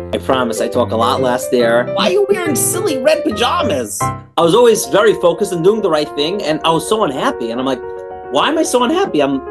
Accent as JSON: {"language": "English", "town": "Brooklyn", "region": "New York", "country": "United States", "tie": "born or raised there", "said": "And I grew up in Brooklyn in Flatbush."}